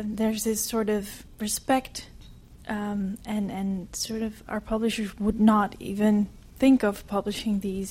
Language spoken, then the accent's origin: English; Netherlands; I am from Holland, and I study journalism here at BU. I'm a graduate student